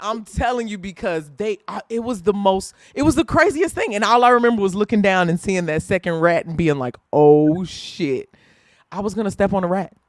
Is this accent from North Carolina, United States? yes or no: no; Indiana, United States; I'm from Indiana